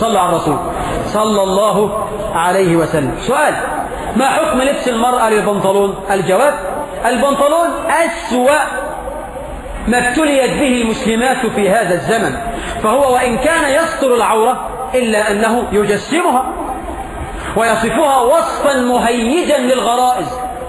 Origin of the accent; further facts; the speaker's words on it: Egypt; إحنا في مصر يبدو أن إحنا فهمنا حديث النبي بالمقلوب